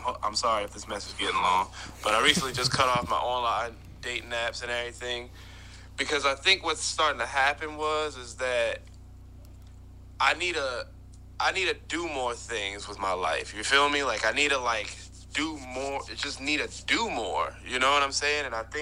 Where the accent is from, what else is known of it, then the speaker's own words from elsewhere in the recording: Louisiana, United States; I'm from Louisiana, man.